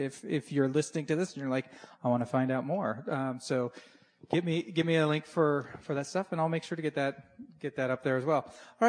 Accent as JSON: {"language": "English", "town": "Olympia", "region": "Washington", "country": "United States", "tie": "born or raised there", "said": "I mean, I grew up in Olympia"}